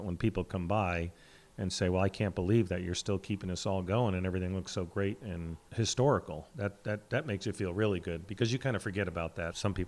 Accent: Sonora, California, United States; I mean, I'm from Sonora

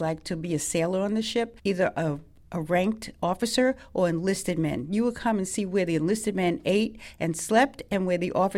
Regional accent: Brooklyn, New York, United States; I grew up near the Brooklyn Navy Yard, where I could see ships being built

